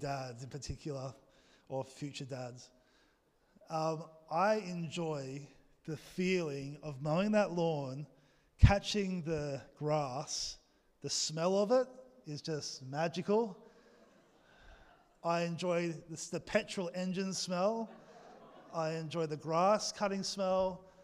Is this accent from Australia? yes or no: yes; Australia; accent: Australian; Again, just work with me this morning, my Aussie accent.